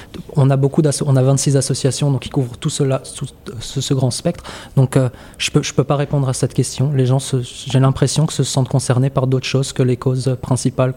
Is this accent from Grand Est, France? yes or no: yes; Strasbourg, Grand Est, France; Je suis français, je suis strasbourgeois.